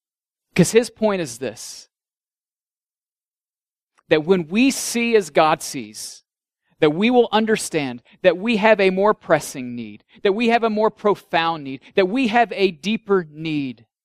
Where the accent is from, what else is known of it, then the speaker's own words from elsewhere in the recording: Illinois, United States; I grew up in Illinois. We were back home.